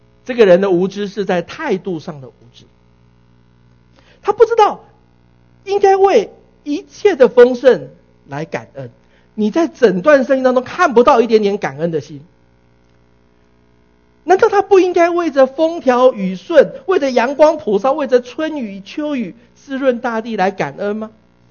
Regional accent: Taiwan; now in San Jose, United States; 我从台湾搬到圣何塞来，我把我家的房子卖掉，来到湾区只能够买一间厕所

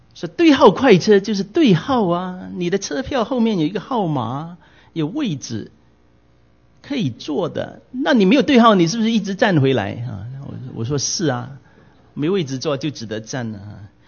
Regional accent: Hong Kong; 我那个时候我自己的客家话也是半生不熟的，虽然我父母亲是客家人跟我讲客家话，但是呢我呢在香港长大，所以我就回广东话，所以我的客家话真正没有用来表达过。

